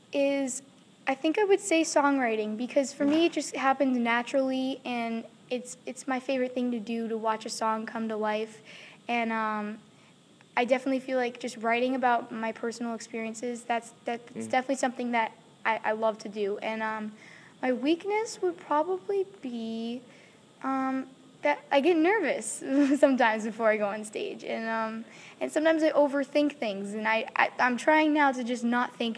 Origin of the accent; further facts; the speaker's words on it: Massachusetts, United States; I'm from Massachusetts, Okay.